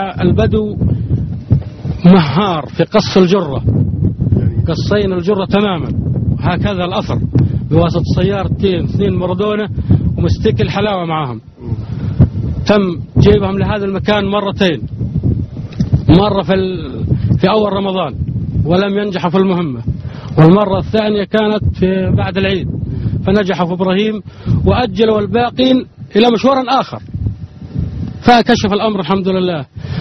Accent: Egypt; احنا مصريين

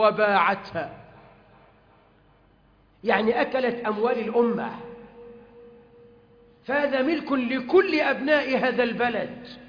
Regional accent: Egypt; بلدنا مصر

